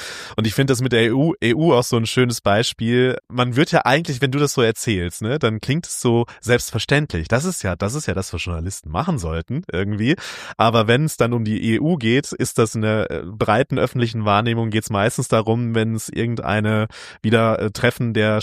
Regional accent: North Rhine-Westphalia, Germany; now in Munich, Germany; also ich komme aus einem kleinen Dorf in NRW

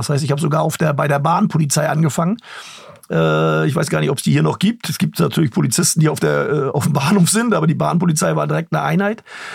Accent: East Germany, Germany; wenn es bei uns in der DDR, und ich rede immer noch von uns, wie man merkt.

